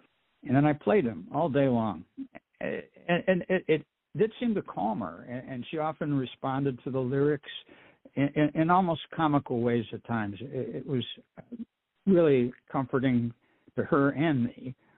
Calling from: Lakeville, Michigan, United States; from Lakeville, Michigan.

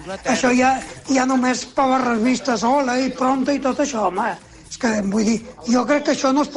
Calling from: Vilanova i la Geltrú, Catalonia, Spain; de Vilanova i el Geltrú, que ja us he comunicat diverses vegades

